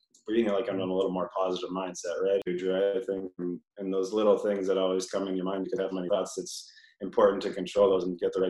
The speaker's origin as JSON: {"language": "English", "town": "North Vancouver", "region": "British Columbia", "country": "Canada", "tie": "born or raised there", "said": "I actually live outside of North Vancouver now, but where I grew up in North Vancouver"}